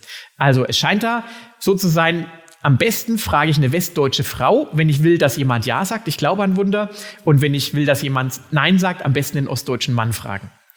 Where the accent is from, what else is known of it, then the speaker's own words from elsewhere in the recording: Hof, Bavaria, Germany; Ich komme aus Hof an der Saale, das ist eine relativ kleine Stadt